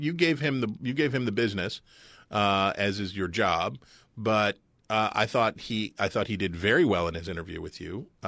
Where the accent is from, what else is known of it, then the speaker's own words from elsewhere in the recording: Minnesota, United States; I'm from Minnesota. I'm Midwestern.